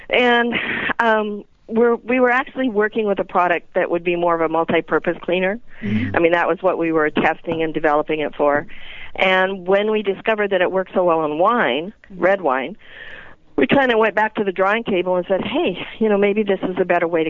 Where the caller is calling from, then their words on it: Walla Walla, Washington, United States; Walla Walla, Washington.